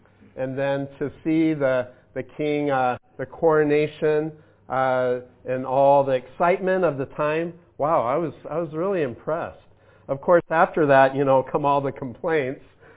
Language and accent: English; United States; You know, I'm American. We broke away from all the kings and the queens and all.